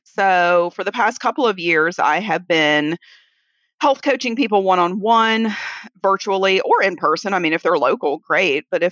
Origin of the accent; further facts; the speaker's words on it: the South, United States; I'm from the South, if you can't tell.